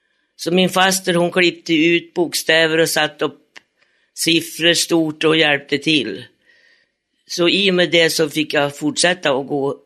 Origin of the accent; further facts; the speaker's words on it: Älandsbro, Västernorrland County, Sweden; also born or lived in Stockholm; Jag kommer ifrån Stockholm. Jag flyttade till Älandsbro när jag var 6 år. Till en faster.